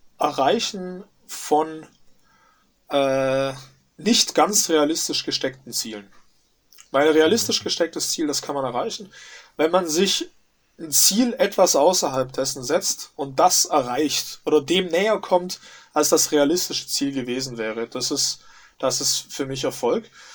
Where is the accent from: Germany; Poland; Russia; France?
Germany; Biberach, Baden-Württemberg; ich habe auch davor in einer Buchhandlung in meinem Heimatort Biberach gearbeitet.